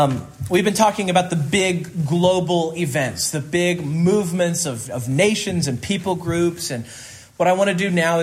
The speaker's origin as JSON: {"language": "English", "region": "Kansas", "country": "United States", "tie": "born or raised there", "said": "Grew up in Kansas, went to school in Arizona"}